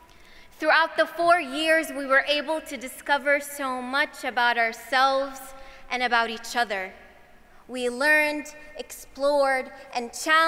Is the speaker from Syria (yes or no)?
yes; Syria; Growing up in Syria, I learned that the walls of my home have ears, that anything I say will be heard by the secret police.